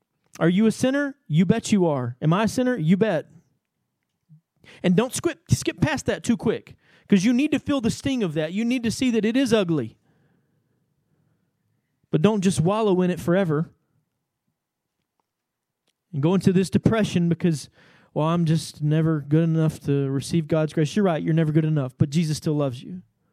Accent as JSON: {"language": "English", "region": "Texas", "country": "United States", "said": "but I'm from East Texas and we say naked."}